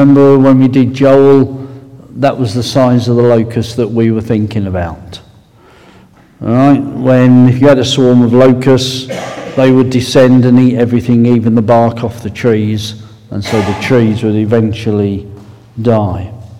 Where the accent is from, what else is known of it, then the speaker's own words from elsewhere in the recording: East of England, United Kingdom; accent: Essex; coming from darkest Essex in the middle, and I went up to Nottingham, and with my lovely Essex accent